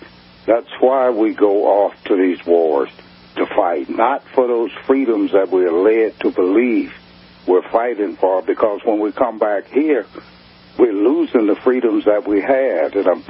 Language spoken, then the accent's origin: English; Mississippi, United States; No. I joined. I grew up in Mississippi.